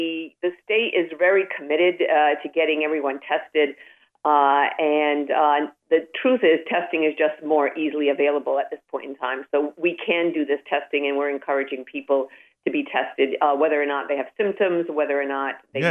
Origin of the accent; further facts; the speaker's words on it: Massachusetts, United States; also born or lived in Bronx, New York; Actually, I grew up outside of Boston.